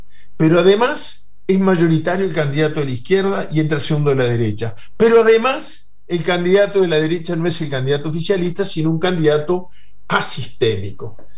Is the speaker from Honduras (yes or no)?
no; Uruguay; ahora cuando decimos que somos uruguayos en cualquier rincón del mundo